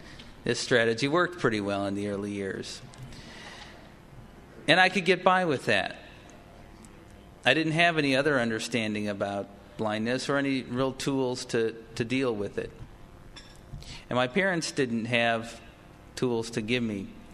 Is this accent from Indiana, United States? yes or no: no; Milwaukee, Wisconsin, United States; You already heard that I grew up in Milwaukee, and I was diagnosed with glaucoma at age 5.